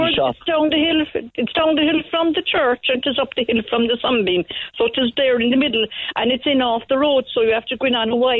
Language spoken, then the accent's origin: English; Cork, Munster, Ireland; when I grew up in Grown, all Knocknaheeny were fields.